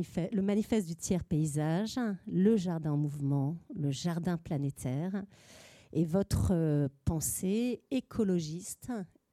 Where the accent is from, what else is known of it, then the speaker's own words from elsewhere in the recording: Brittany, France; Par chez nous, dans le Finistère, sur une île